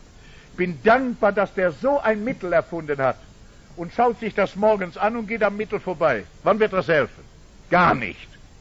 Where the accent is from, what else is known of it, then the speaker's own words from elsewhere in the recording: Rhineland, Germany; Was hatte ich als Rheinländer für eine Ahnung vom Oktoberfest in München?